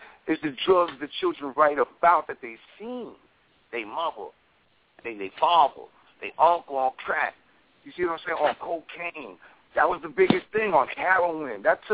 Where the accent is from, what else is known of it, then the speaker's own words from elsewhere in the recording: New York City, New York, United States; We grew up, we could say we was in the slums. Them buildings was burned down. I'm from Harlem.